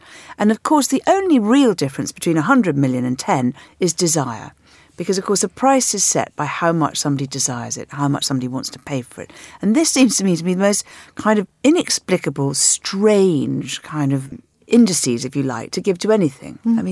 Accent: London, United Kingdom; I grew up in London

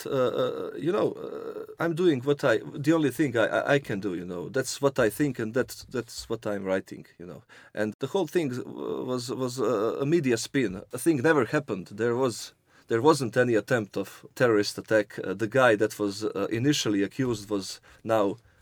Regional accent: Bosnia & Herzegovina; English is a second language; moved away; especially in Bosnia, where I was raised and was forced to leave Bosnia because of Serbian aggression on my country.

